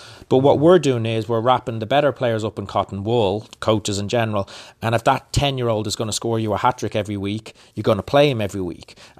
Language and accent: English; Dublin, Leinster, Ireland; I grew up in Dublin playing for a club called Belvedere Football Club